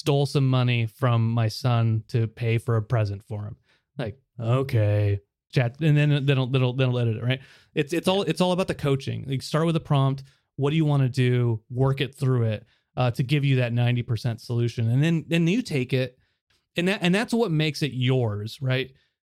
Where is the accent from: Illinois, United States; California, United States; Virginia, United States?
California, United States; born there; I was born in California. I was in the military.